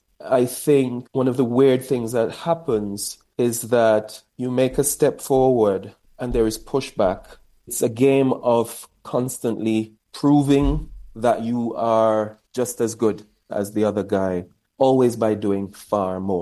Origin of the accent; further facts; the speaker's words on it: Jamaica; now in United Kingdom; I've come a long way on my journey living in Europe as a Jamaican who's come to this space.